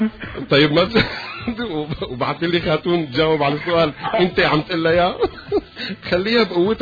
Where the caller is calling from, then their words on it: Montreal, Quebec, Canada; انا من كندا مونتريال عم بحكي معك.